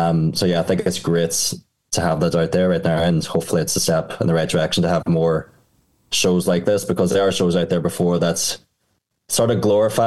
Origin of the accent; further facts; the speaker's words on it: Ireland; growing up in Ireland. Like, I didn't come out as gay until 28. I'm now 31.